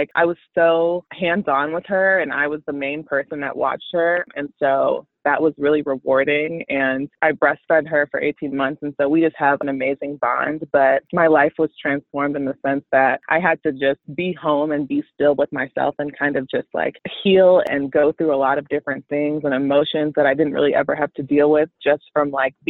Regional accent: Chicago, Illinois, United States; also born or lived in Houston, United States; we're based in Chicago. I was born in Houston, raised here

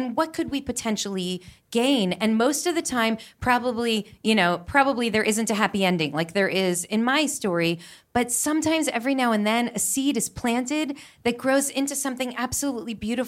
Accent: United States; he asked me to stand up and speak representing my perspective as an American Jew.

